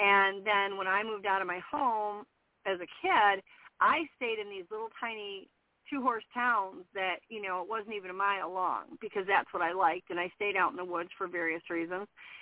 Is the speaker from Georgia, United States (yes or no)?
no; Michigan, United States; moved away as an adult; now in South Carolina, United States; for me, South Carolina is more high pace only because I'm born and raised in Michigan.